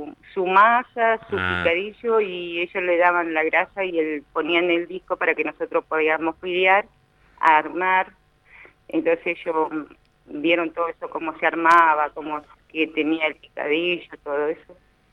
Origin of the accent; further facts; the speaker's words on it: Maquinchao, Río Negro, Argentina; Así que mi pueblo es hermoso, digo yo. Así que también aprovecho de invitar a la gente que esté escuchando, que venga a Maquinchao, que conozca, tenemos lugares muy hermosos para conocer.